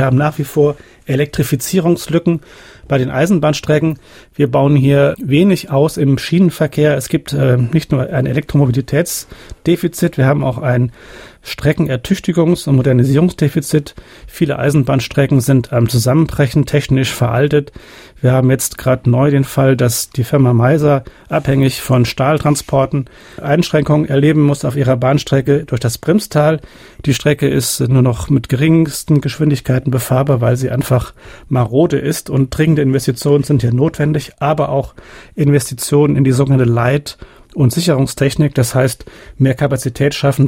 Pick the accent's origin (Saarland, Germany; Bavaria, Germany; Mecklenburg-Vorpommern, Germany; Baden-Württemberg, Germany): Saarland, Germany; wenn man über den Tellerrand hinausguckt als Saarländer, muss man doch erkennen, dass unser Standort und die Zukunft doch ganz stark davon abhängt